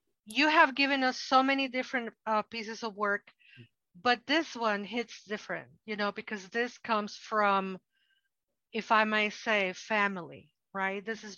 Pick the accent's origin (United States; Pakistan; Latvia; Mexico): Mexico; I'm Mexican from Mexico.